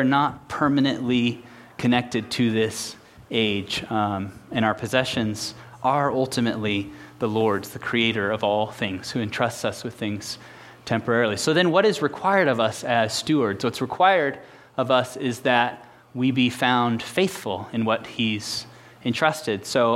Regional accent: Mexico; now in United States; In a few years, I'll forget that I'm even from Mexico, I'm sure.

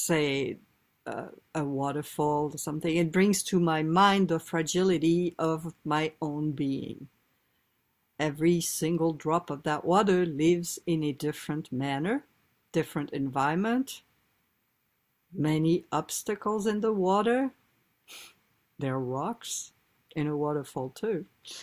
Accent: France; I grew up by the water. I grew up by the Atlantic in France on the West Coast. And my hometown is a harbor for fishermen.

